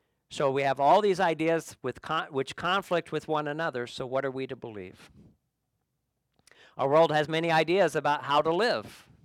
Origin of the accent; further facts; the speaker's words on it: Kentucky, United States; Growing up in Kentucky, Mammoth Cave, you got to have that experience at least once